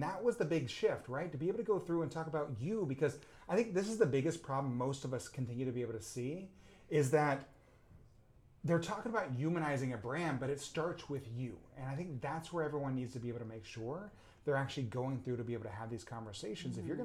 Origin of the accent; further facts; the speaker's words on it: Houston, Texas, United States; And so growing up in Houston, as I say it, I don't know about you, but I don't actually pronounce the H. I say Houston.